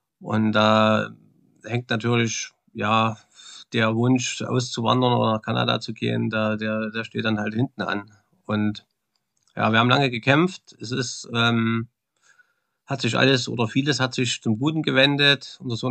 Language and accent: German; Thuringia, Germany; born there; moved away; Ich bin da geboren in Ostthüringen, man hört es ja vom Dialekt mit Sicherheit.